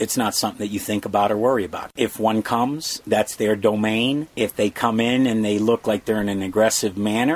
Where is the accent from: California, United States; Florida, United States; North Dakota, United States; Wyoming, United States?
Florida, United States; Key West; I'm from Key West, Florida. I've been in the water since I was 6 years old.